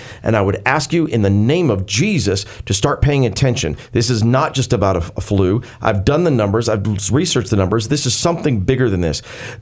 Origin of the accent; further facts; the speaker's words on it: the South, United States; I grew up in the South. I grew up loving barbecue.